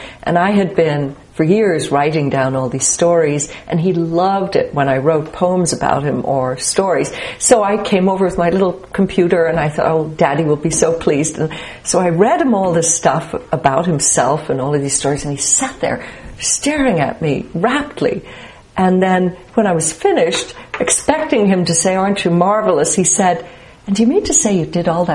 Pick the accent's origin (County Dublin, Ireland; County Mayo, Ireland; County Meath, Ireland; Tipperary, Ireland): County Dublin, Ireland; Dublin; I grew up in Dublin, and my mother was a Dubliner, but my father was from the country, and he sounded different, he had a different accent